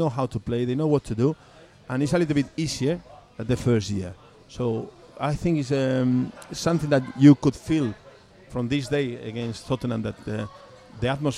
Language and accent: English; Spain; No, not really, because I'm coming from Spain, and I was in the academy with Real Madrid